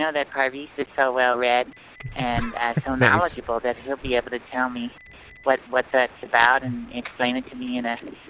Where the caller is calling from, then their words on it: Boulder, Colorado, United States; I'm calling from Boulder, Colorado.